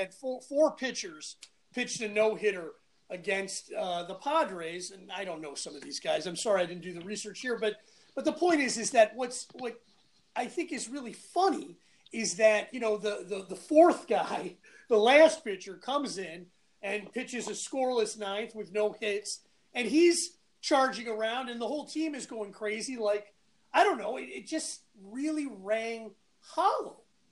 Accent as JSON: {"language": "English", "town": "Cincinnati", "region": "Ohio", "country": "United States", "said": "I hate to say this because I'm from Cincinnati, I used to be such a big Reds fan"}